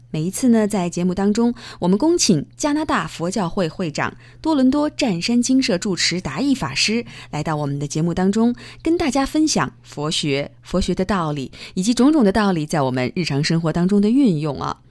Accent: China; 我从小在中国内地长大哈

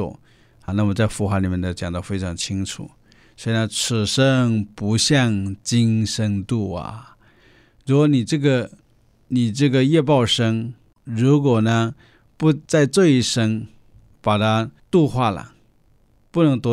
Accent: China; 我们中国人呢是最幸运的，佛教诞生印度，发展于中国

